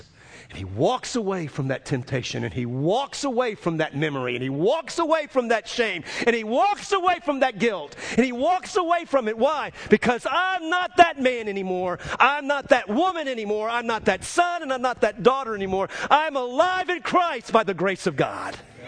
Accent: New Orleans, Louisiana, United States; You know, I grew up in New Orleans, and I didn't see a lot of death.

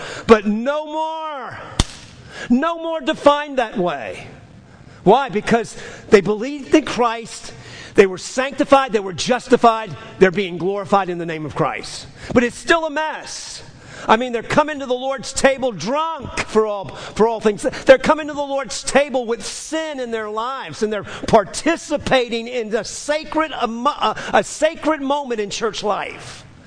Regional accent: New Orleans, Louisiana, United States; It's a port city. It's much like my hometown, New Orleans. Port city, people from all over the world.

